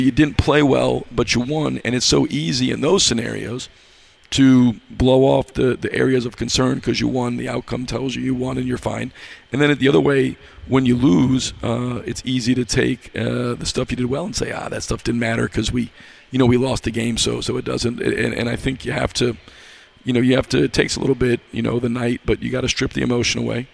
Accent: New York, United States; I grew up in New York. I'm a Giants fan, a Yankees fan.

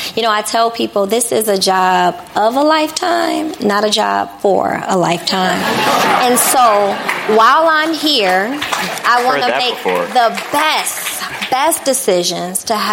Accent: Chicago, Illinois, United States; I'm born and raised in Chicago. I'm a Southsider.

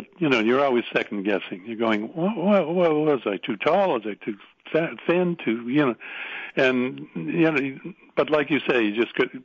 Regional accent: Canada; But the British government wouldn't let me work in England. And that really, really got to me because I'm Canadian.

